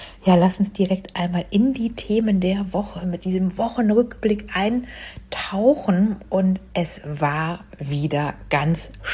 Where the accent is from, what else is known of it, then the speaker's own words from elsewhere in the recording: North Rhine-Westphalia, Germany; Eine Düsseldorfer Pizzeria, was ja nicht allzu weit von meinem Heimatort weg ist